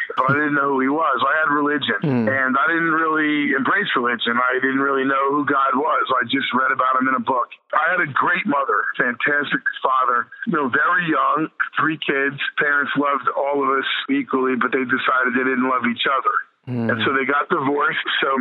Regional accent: New Jersey, United States; But I grew up in New Jersey in a great community. I was brought up a Catholic, you know, good Irish Catholic lad.

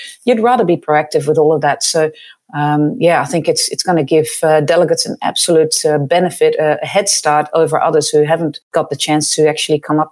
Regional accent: Netherlands; English is a second language; The military in the Netherlands, actually, that's my home country.

